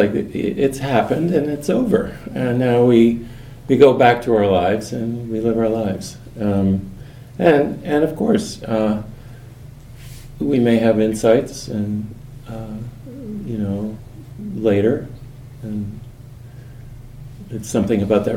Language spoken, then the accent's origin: English; Boston, Massachusetts, United States; And in my hometown of Boston, his name is Larry Rosenberg, wonderful teacher.